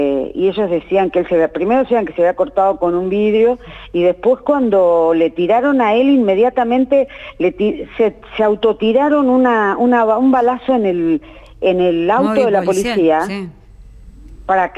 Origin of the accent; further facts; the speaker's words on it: Firmat, Santa Fe, Argentina; Yo soy santafesina, soy de Firmat, un pueblo que queda a 100 kilómetros de Rosario